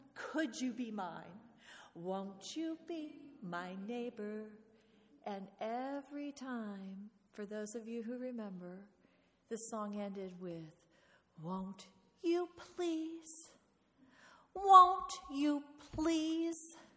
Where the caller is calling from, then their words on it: Orlando, Florida, United States; I come to you from Orlando, Florida